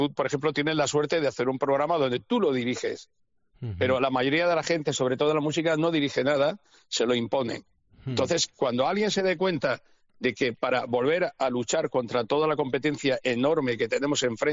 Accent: Cartagena, Region of Murcia, Spain; Yo soy de allá, de Cartagena, Murcia.

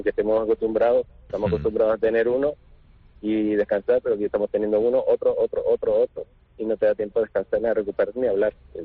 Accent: Canary Islands, Spain; entendieron que somos de Canarias, no tenemos maquinaria pesada

